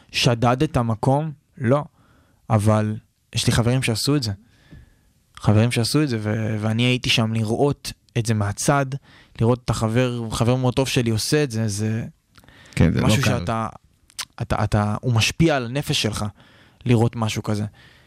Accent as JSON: {"language": "Hebrew", "town": "Rishon LeZion", "region": "Central District", "country": "Israel", "tie": "born or raised there", "said": "כילד אני גדלתי בשכונות האלה, אני הסתובבתי שם, זה הזיכרונות שלי מהילדות"}